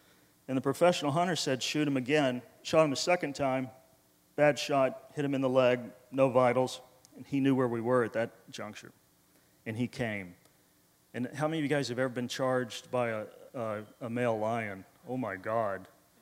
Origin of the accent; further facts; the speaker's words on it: Miami, Florida, United States; The guy's a mountain man. I'm a doofus from Miami, Florida.